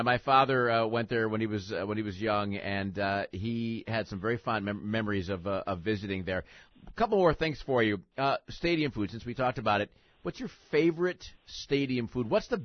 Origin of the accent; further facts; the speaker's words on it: Chicago, Illinois, United States; You know, I grew up in Chicago, and then I moved back as an adult